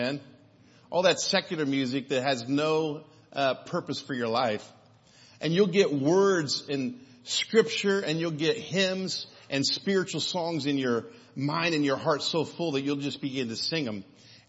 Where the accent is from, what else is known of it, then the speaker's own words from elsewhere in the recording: Kansas, United States; when I was raised in Wyandotte County in an atheist family